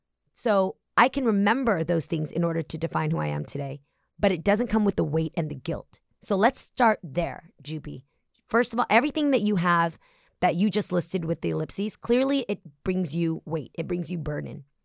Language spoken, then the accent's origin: English; California, United States; We're both from the Bay Area.